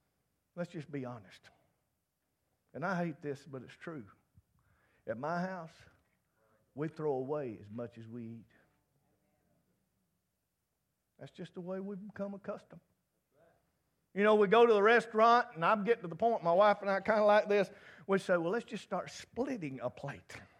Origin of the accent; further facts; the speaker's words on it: the South, United States; born there; I praise God that I was born in the United States in the Bible Belt.